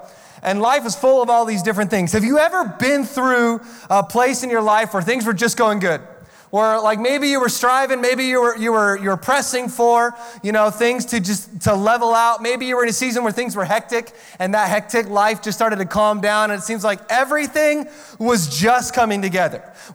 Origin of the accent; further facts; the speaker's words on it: Oregon, United States; So I come from Central Oregon.